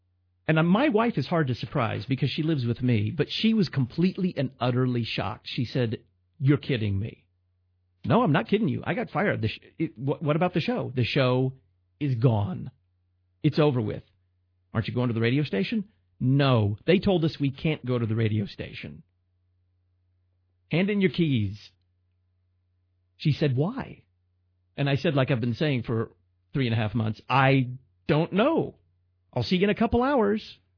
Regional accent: Illinois, United States; I think that Missouri has the lowest gas prices, and right next door, my home state, Illinois, may have among the highest gas prices in the nation.

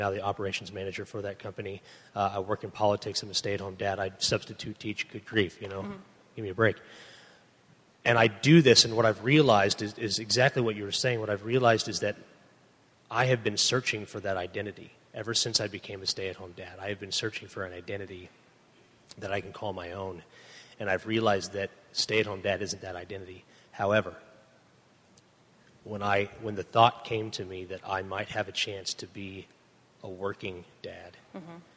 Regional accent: Oldfield, Missouri, United States; I'm from Oldfield, Missouri. And I am a stay-at-home dad.

